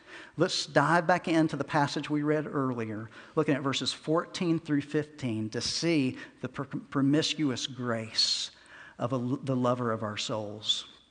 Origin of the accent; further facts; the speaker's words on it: Texas, United States; I grew up in Texas. Everything's flat there.